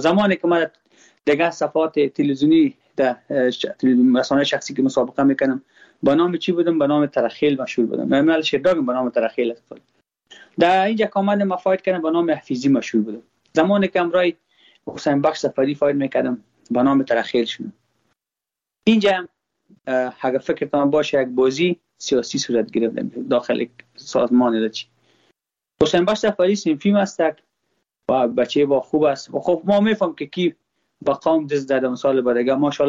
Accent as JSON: {"language": "Persian", "country": "Afghanistan"}